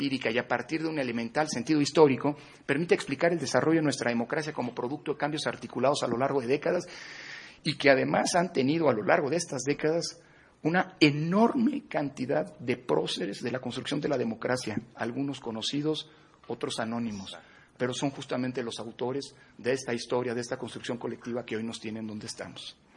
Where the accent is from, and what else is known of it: Mexico